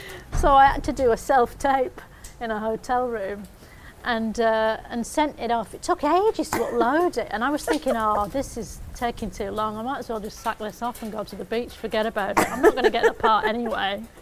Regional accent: Bolton, North West England, United Kingdom; Can I be in it? I'm from Bolton, you know.

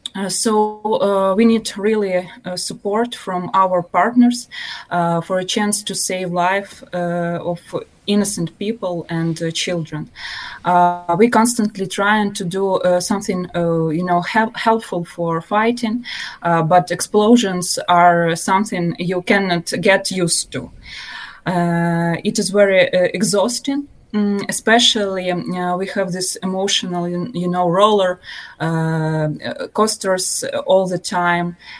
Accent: Ukraine; English is a second language; And now I'm not far from Kyiv, our capital.

